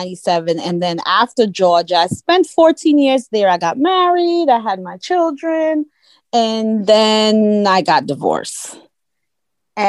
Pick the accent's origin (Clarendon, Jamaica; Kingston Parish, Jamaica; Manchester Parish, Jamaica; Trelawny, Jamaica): Clarendon, Jamaica; also born or lived in Kingston; But I was born in Kingston, and I grew up in Clarendon with my grandmother.